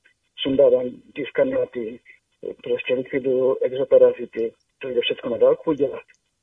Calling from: Karviná, Moravian-Silesian Region, Czechia; Já jsem jenom … z Karviné.

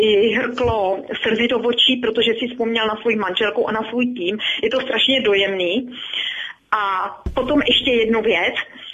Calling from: Lower Austria, Austria; já volám z Dolního Rakouska. Aha, volám úplně poprvé, protože jsem z Rábora.

